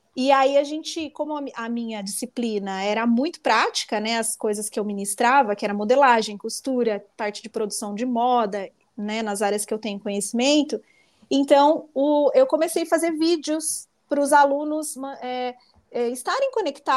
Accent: Santa Bárbara d'Oeste, São Paulo, Brazil; Eu sou de Santa Bárbara do Oeste, uma cidade assim relativamente pequena comparado a grandes cidades, mas é uma cidade bem desenvolvida e é um polo têxtil

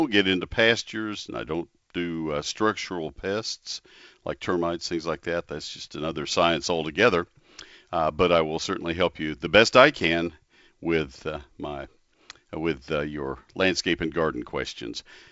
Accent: Texas, United States; And then came back to Texas. I grew up in Texas

